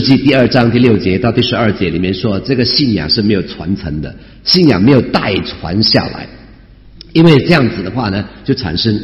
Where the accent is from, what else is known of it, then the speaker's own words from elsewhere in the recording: China; 我们中国人的现象就是，总之老爸讲什么呢，孩子什么都要听了啊